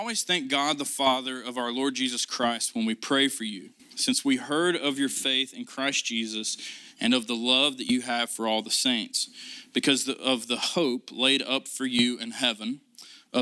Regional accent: West Virginia, United States; You know, I'm from West Virginia, and, you know, West Virginia is called the Mountain State.

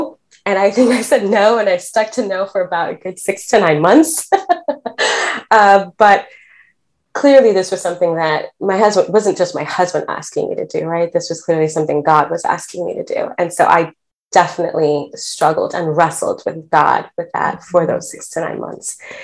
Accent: New York City, New York, United States; But yes, I was born and raised in New York.

